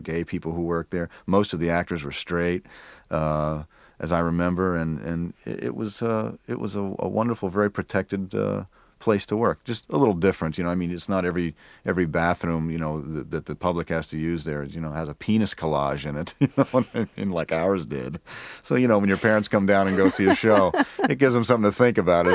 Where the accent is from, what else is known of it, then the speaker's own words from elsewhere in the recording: New York, United States; Yeah, I grew up actually in Apple Orchards. Well, I had a house, but it was in Apple Orchards.